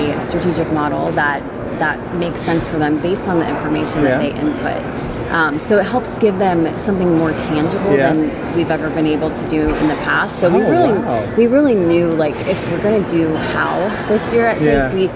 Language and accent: English; Texas, United States; Yeah, I'm excited because I live in Houston. So